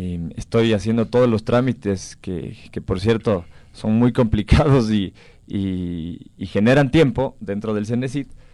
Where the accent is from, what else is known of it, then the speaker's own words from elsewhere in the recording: Ecuador; yo tengo 29 años, soy un joven ecuatoriano convencido y comprometido con mi ciudad y con mi país.